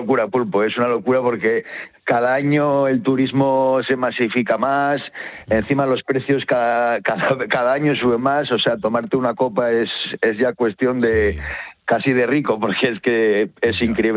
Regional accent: Gijón, Asturias, Spain; accent: Asturian; Sí, soy asturiano, soy de Gijón.

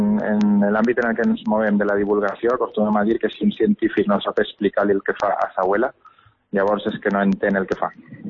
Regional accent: Castelló, Valencian Community, Spain; perquè al final som de Castelló, no?

